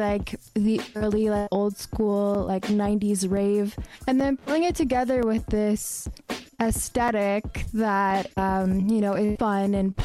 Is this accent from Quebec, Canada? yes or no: yes; Kahnawake, Quebec, Canada; So I am from the Mohawk Nation of Gunawage